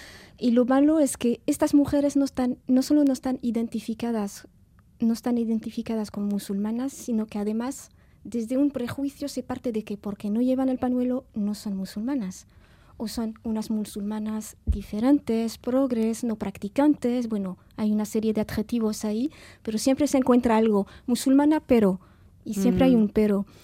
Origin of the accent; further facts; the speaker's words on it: Algeria; personalmente yo vengo de Argelia